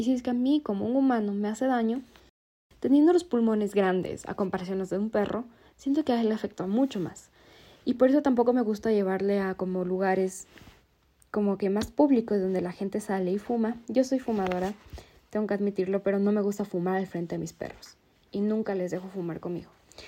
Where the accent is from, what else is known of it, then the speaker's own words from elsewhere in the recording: Quito, Pichincha, Ecuador; Soy de Quito, Ecuador